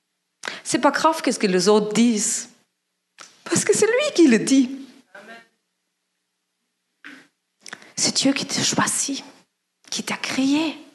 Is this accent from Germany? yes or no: yes; Germany; Je viens d'Allemagne, d'une grande famille. On a vécu dans une petite ville.